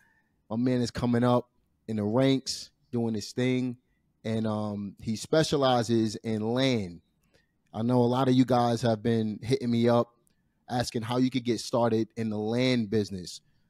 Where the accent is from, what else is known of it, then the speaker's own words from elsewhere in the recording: Brooklyn, New York, United States; Yeah, as you know, I'm from Brooklyn myself, man.